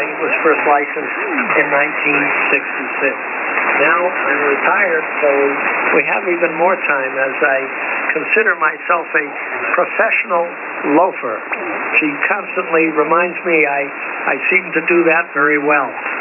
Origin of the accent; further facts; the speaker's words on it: Boston, Massachusetts, United States; And I'm originally from Boston. That's where the W1 call emanates.